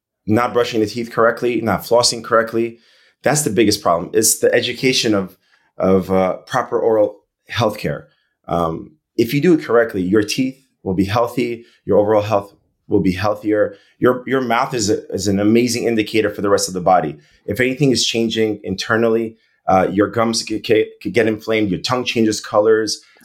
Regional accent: Brooklyn, New York, United States; I grew up in Brooklyn, New York. Our practice is in Brooklyn.

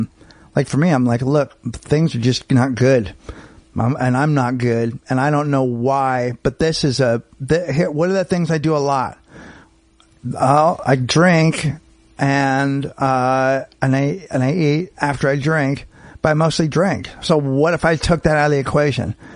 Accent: San Francisco, California, United States; also born or lived in Marin; San Francisco and Marin.

